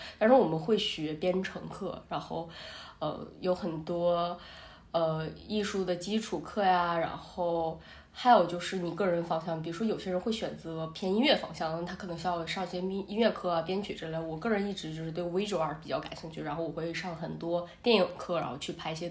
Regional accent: Northeast China, China; now in United States; 我是东北人，然后在美国加州大学圣地亚哥分校读书

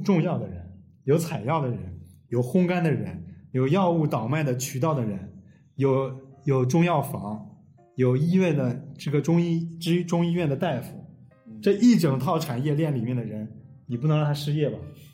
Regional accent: China; 我们中国人这么厉害

